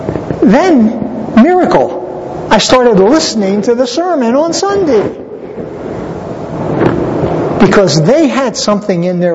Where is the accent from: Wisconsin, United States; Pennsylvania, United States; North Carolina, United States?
Pennsylvania, United States; Philadelphia; Hey, I grew up in Philly. I grew up with a basketball in my hand.